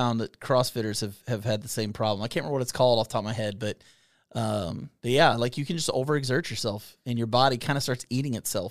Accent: Kentucky, United States; We are two idiots from Kentucky who are just telling you what we've dealt with.

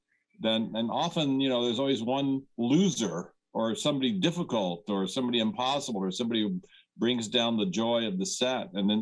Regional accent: New York, United States; I'm from New York

